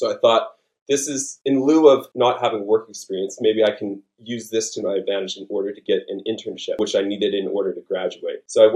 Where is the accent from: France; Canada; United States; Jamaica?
Canada; also born or lived in Melbourne; now in Bondi, Australia; Yeah, I'm in Bondi. Been in Bondi for the last 2 years, but originally when I first came, I'm originally Canadian, and when I first came to Australia, I was in Melbourne. So I spent 2 years in Melbourne.